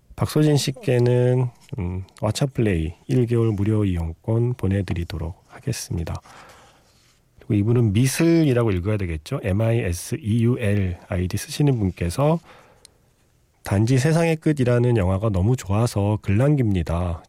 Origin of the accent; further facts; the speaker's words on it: Seoul, South Korea; 저도 서울이 고향이라 이 느낌을 좀 알아요.